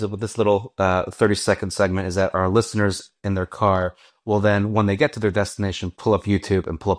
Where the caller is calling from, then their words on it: Gurnee, Illinois, United States; The proud suburbs of Chicago, Illinois, Gurnee, Illinois, right there on that Wisconsin Illinois border.